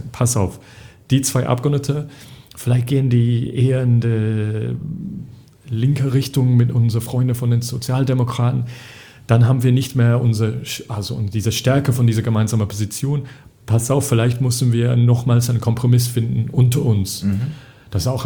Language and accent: German; England, United Kingdom; German is a second language; ich arbeite hier nicht als Engländer